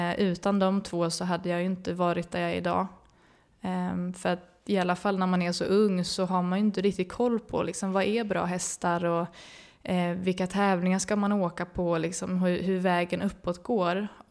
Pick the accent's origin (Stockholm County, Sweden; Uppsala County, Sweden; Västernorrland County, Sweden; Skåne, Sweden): Uppsala County, Sweden; Uppsala; Mamma och pappa hade ridskola i Uppsala där jag växte upp.